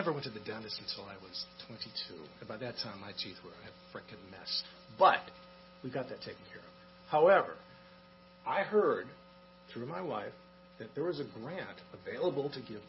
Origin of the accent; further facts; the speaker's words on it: United States; I'm from Emmett County.